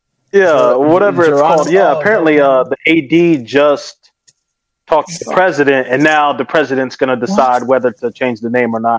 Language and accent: English; North Carolina, United States; I'm in North Carolina. I grew up in North Carolina.